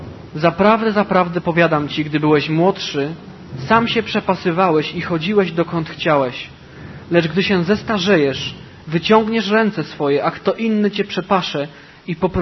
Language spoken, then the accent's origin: Polish; United States; Oni pochodzą stąd, gdzie, stamtąd skąd my, ze Stanów Zjednoczonych.